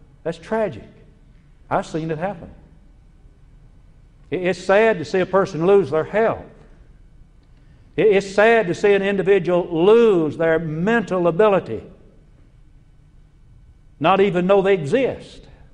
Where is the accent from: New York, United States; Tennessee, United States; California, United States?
Tennessee, United States; now in Alabama, United States; I grew up in Middle Tennessee. That's where I was born. When I die, they will say I was a native of Tennessee, but I've lived in Alabama since 1959.